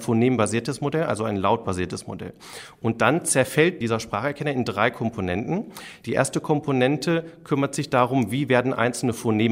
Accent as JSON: {"language": "German", "region": "North Rhine-Westphalia", "country": "Germany", "said": "Ich komme aus dem Ruhrgebiet, da wird R eigentlich EA ausgesprochen, R."}